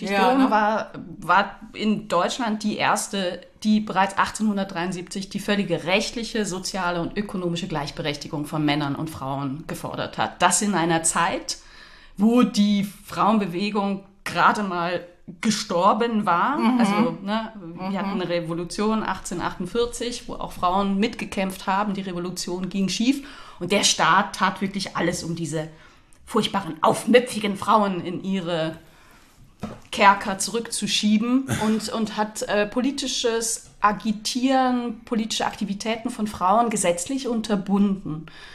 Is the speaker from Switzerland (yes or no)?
yes; Eastern Switzerland, Switzerland; Ich komme aus der Ostschweiz. Wir sind doch flotter.